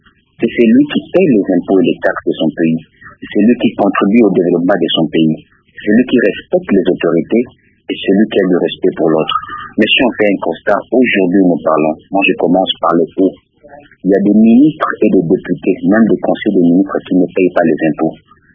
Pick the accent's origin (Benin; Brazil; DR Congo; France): DR Congo; nous tous, nous sommes Congolais, nous avons le même droit